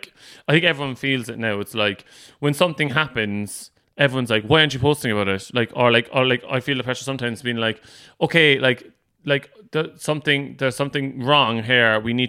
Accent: Ireland; Yeah, it's like the community aspect of like being Irish. Like even if you're Irish abroad, for example, like you mightn't even know someone that well, but like you help each other out.

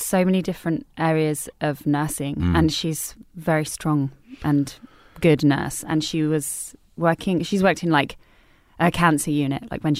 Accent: Harrow, London, United Kingdom; Yes, it is. Northwest London. It's near Wembley, kind of.

